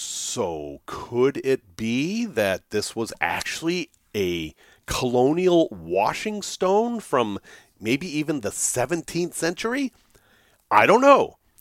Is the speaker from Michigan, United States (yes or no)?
no; Salem, Massachusetts, United States; So I grew up specifically on Ord Street, O-R-D Street, in Salem, Massachusetts. Not famous in any way, probably named after a Civil War guy, we don't know.